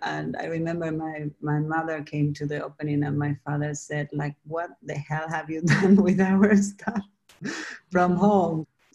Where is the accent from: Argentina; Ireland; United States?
Argentina; No, there is a lot of popular music in Argentina